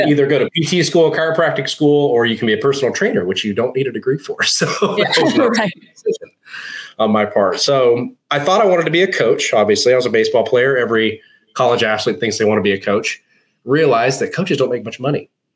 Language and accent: English; Kansas City, United States; So we're from Kansas City. A little bit of my professional background.